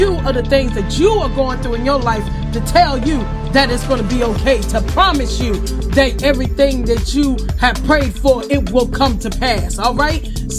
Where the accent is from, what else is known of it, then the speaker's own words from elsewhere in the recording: Farmville, Virginia, United States; we're also in my hometown of Farmville, Virginia